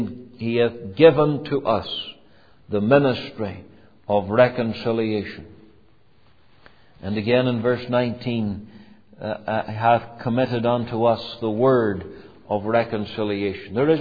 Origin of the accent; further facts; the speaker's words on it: Canada; I, as a Canadian citizen